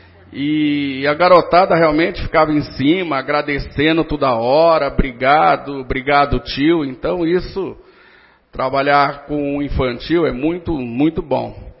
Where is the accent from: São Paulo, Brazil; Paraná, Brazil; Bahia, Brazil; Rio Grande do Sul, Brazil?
São Paulo, Brazil; Garça; como eu sou de Garça, mas eu tenho o maior orgulho